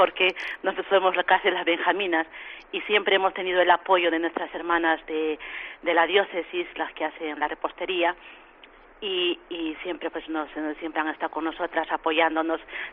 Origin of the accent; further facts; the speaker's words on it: Peru; esta comunidad es la mayoría, somos peruanas